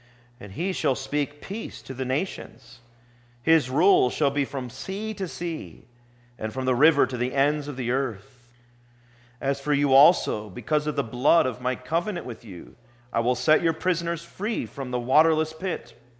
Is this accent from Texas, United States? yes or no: no; Torrance, California, United States; I remember as a boy growing up in Torrance, California, that we had an annual Armed Forces Day parade